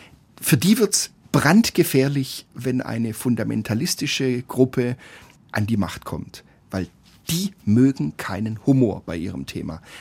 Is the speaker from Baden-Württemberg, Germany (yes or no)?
yes; Baden-Württemberg, Germany; und das ist in der Fastenzeit und als Schwabe, das ist natürlich das Allerwichtigste